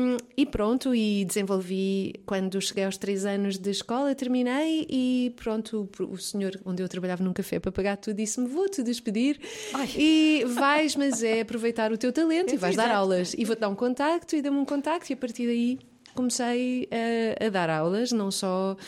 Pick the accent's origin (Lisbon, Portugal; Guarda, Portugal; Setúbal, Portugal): Setúbal, Portugal; Barreiro; Eu vivia na Baixa da Banheira, portanto, cresci no Barreiro com os meus avós, depois Baixa da Banheira e Val da Moreira.